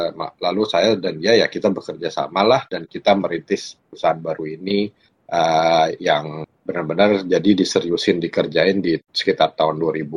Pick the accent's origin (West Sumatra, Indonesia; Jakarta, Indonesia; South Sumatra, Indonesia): Jakarta, Indonesia; saya dari Jakarta. Saya berasal dari keluarga yang memang cukup dekat dengan pertanian karena ayah saya sudah di bisnis agribisnis sudah lama. Lalu saya ke Australia